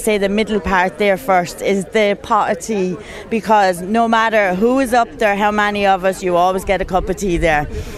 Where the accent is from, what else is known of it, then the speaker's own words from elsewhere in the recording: Clonmel, Munster, Ireland; I'm from Clonmel, and I'm in recovery 5 years.